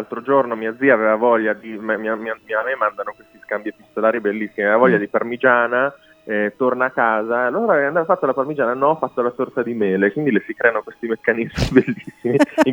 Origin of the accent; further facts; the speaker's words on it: Marche, Italy; also born or lived in Cremona; io sono nato a Cremona, ma ho vissuto da piccolo sempre nelle Marche